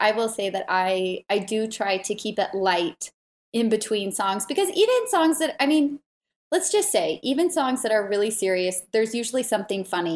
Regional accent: Santa Barbara, California, United States; So we grew up in Santa Barbara and we were both in the same ballet school together.

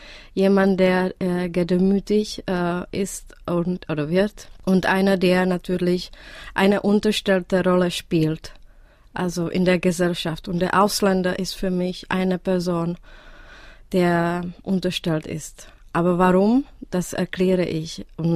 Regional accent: Czechia; German is a second language; weil erstmal war ich als Tschechin nicht begriffen in Tschechien, warum ich auf Deutsch schreibe.

